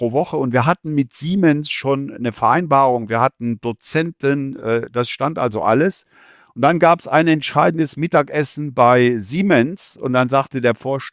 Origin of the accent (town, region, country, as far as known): Eifel, Germany